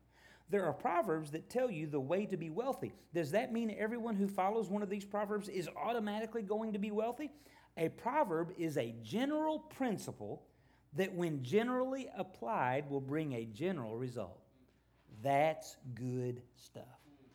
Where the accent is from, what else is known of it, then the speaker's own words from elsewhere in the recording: Arkansas, United States; So we all said, steady study, because we're from Arkansas, you know, so it just, we all fit.